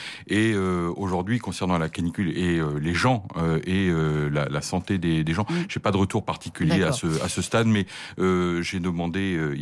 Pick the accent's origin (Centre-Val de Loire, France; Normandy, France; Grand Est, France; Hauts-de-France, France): Normandy, France; moi, je viens du département de la Manche, qui est le premier bassin laitier français, avec les difficultés que l'on connaît, la crise laitière. C'est un département profondément rural.